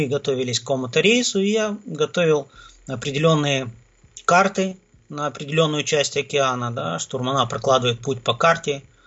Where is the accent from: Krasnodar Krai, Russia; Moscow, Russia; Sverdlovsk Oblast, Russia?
Krasnodar Krai, Russia; Krasnodar; я из Краснодара.